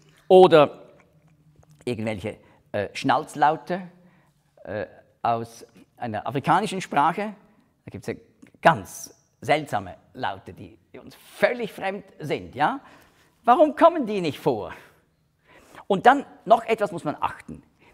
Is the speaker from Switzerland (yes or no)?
yes; Switzerland; jetzt sagen wir als Schweizer